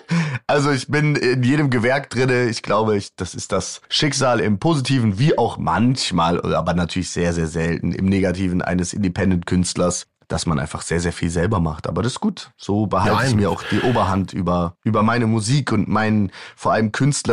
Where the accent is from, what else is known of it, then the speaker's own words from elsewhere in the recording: Cologne, North Rhine-Westphalia, Germany; hier mit meiner Heimatstadt, mit Köln.